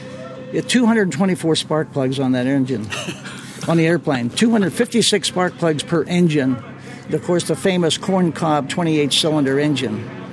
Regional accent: Washington, Pennsylvania, United States; I'm actually from Washington, PA, which is just southwest of Pittsburgh here.

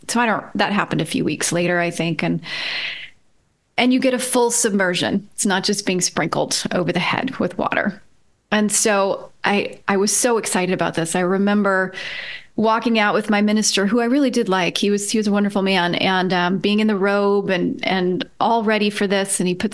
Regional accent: Georgia, United States; I grew up in Georgia, so outside of Atlanta, small town outside of Atlanta. And I was raised in a Southern Baptist church.

